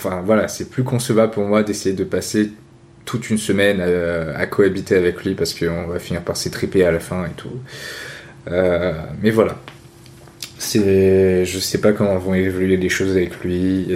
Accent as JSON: {"language": "French", "country": "France", "tie": "born there", "said": "vu que nous on est nés en France, tu vois, moi et ma sœur"}